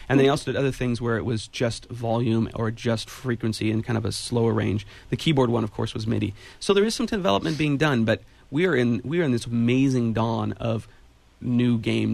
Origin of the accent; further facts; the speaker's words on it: Ben Lomond, California, United States; Hey, that's my hometown. I grew up there.